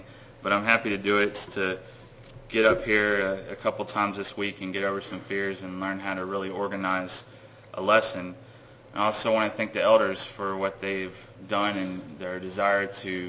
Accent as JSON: {"language": "English", "region": "Texas", "country": "United States", "said": "I'm from Texas, by the way."}